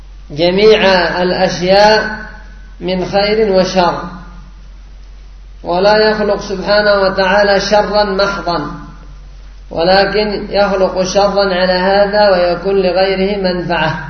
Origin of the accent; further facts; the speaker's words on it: Yemen; هذا رد على الآن القدرية عندنا في اليمن